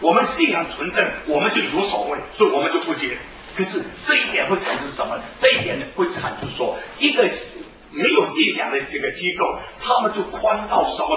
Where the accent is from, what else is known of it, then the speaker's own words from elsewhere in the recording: Fujian, China; 因为我也是福建人，所以我就去参加这个福建帮